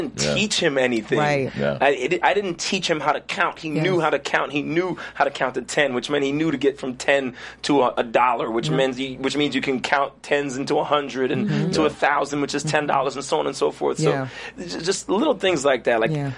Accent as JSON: {"language": "English", "town": "Brooklyn", "region": "New York", "country": "United States", "tie": "born or raised there", "said": "Well, I grew up in Flatbush, Brooklyn, New York. So it's something I'm very accustomed to."}